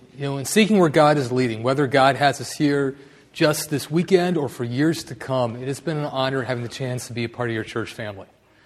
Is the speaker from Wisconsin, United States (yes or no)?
yes; Wisconsin, United States; also born or lived in Norwalk, Ohio; Well, the good news is I am not originally from Ohio. I'm a Wisconsin boy. I grew up on a dairy farm.